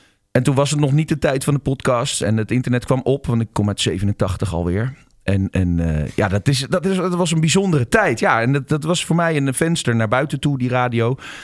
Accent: The Hague, South Holland, Netherlands; Ik kom uit Den Haag en dat doe ik iedere vrijdag een uurtje.

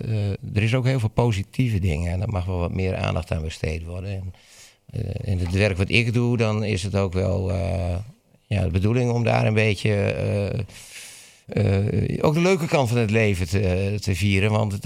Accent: Netherlands; Want ik ben een Hollander, hè? Ik woon in Amsterdam.

